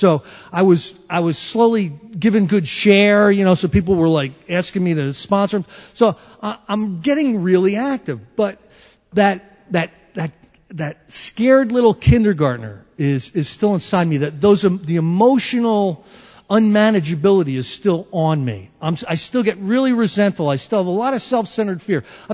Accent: Northeast, United States; I'm from the Northeast.

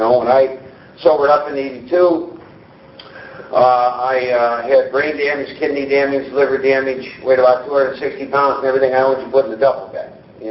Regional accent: Iowa, United States; I was born and raised in the Midwest, a state called Iowa. Lived on a farm for 10 years of my life, went to town once a month, and age 10 moved to a town of 3,000

